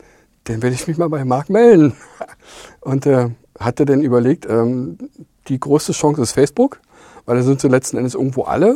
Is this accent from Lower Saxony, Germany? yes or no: no; Berlin, Germany; Ja, ich werde 57 Jahre dieses Jahr, bin Ossi, geboren in Lichtenberg, aufgewachsen in Köpenick.